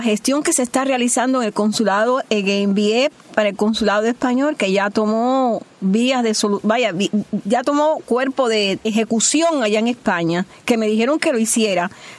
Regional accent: Cuba; cubana, representante de ese pueblo adolorido y madre adolorida que estoy.

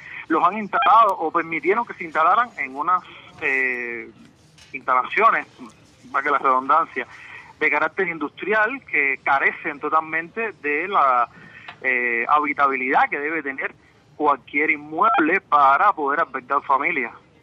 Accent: Cuba; todos somos cubanos

